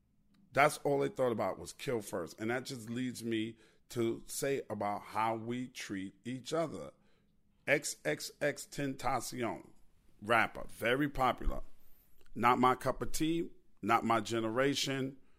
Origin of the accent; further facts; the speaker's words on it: New York, United States; now in Chicago, United States; now I'm from New York, but I'm working in Chicago right now.